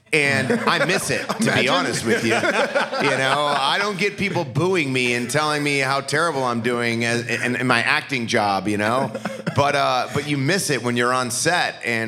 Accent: Parma, Ohio, United States; Like, I was a kid growing up in Parma, Ohio, like, was not huge.

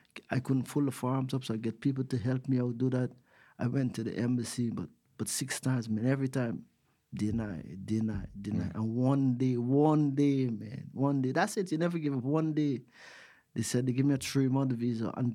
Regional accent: Guyana; now in United States; So growing up in Guyana, you know, I always knew that in order to become world champion, you had to go to America.

